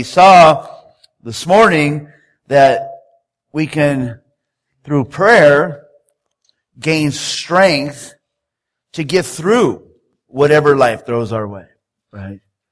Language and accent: English; San Diego, California, United States; Because I'm from San Diego. I'm a Charger fan.